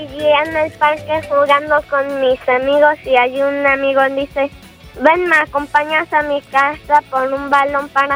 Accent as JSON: {"language": "Spanish", "town": "Puerto Vallarta", "region": "Jalisco", "country": "Mexico", "said": "De Puerto Vallarta."}